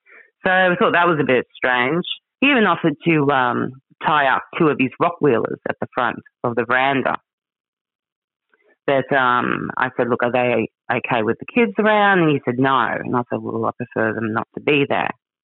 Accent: Cow Bay, Queensland, Australia; And I grew up in the Daintree, and I grew up in Cow Bay.

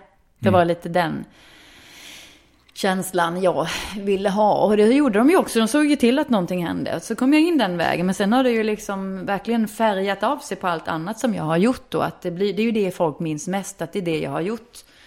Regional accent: Vetlanda, Jönköping County, Sweden; när jag var 15-16 hemma i Vetlanda

